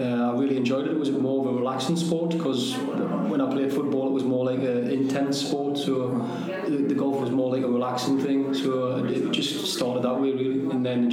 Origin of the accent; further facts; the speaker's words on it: Ashington, North East England, United Kingdom; It was because obviously we're from Ashington as well, which is where Jackie and Bobby Charlton are from, Jackie Milburn.